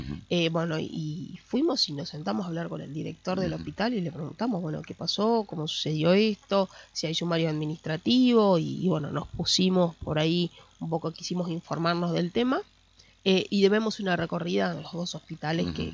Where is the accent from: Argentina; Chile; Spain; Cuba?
Argentina; nosotros como argentinos